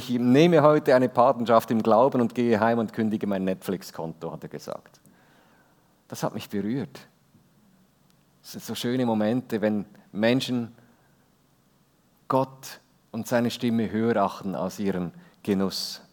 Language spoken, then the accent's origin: German; Switzerland; ich bin ja auch Schweizer, ich weiß, wie das geht.